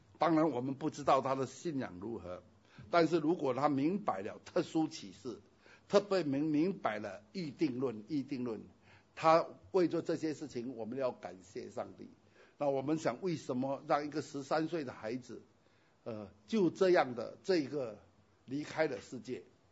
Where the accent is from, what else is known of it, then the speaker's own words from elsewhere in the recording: Singapore; 我相信像我们这些就是生于这里，长于这里，最后当然也是死在这里